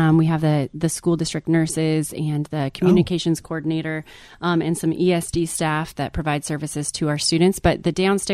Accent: Newport, Oregon, United States; I grew up here in Lincoln County, went to high school in Newport.

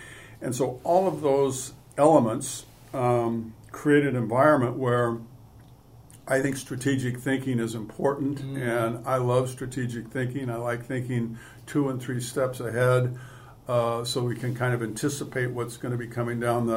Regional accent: Portland, Oregon, United States; I've been a native Oregonian. I was born here and in Portland, and so I've lived my whole life in Oregon

